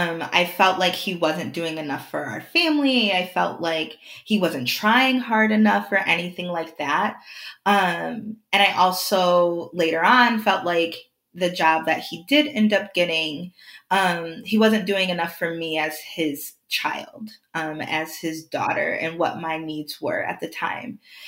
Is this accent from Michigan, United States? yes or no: yes; Troy, Michigan, United States; I grew up in Troy, Michigan. And so the location matters because I will admit that Troy, Michigan is a very affluent city.